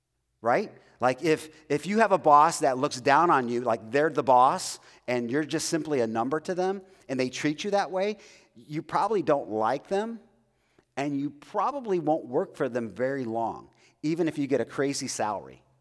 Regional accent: Chicago, Illinois, United States; I grew up in Chicago, so I grew up when Michael Jordan was reigning the NBA.

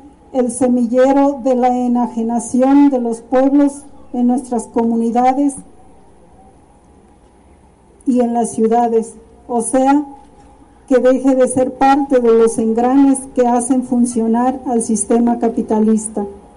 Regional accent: Mexico; lo que somos como nación mexicana

